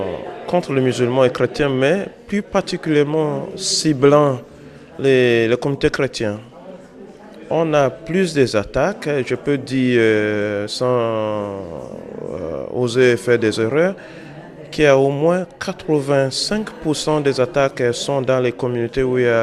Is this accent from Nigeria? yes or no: yes; Benue, Nigeria; now in France; Je suis du Nigeria et de l'état de Benue. Ça, c'est le centre-est du pays, qu'on appelle le Middle Belt.